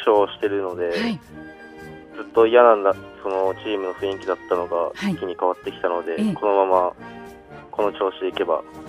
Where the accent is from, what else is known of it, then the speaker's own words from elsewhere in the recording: Tomamae, Hokkaido, Japan; 出身は北海道です。